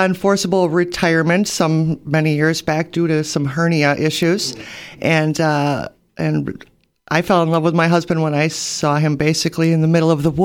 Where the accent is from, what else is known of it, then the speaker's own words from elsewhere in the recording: Eagle, Wisconsin, United States; I am actually from Eagle, Wisconsin, where I lived for 46 years. It'll be 4 years that I've lived up here now.